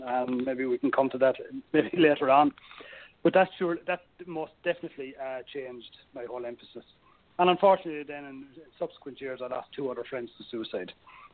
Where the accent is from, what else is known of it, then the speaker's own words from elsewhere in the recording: Enniscorthy, Leinster, Ireland; which was in the mental health services, away from my hometown of Enniscorthy. Now, it was interesting when as I was growing up, the school that I went to was directly across the river from the local psychiatric hospital.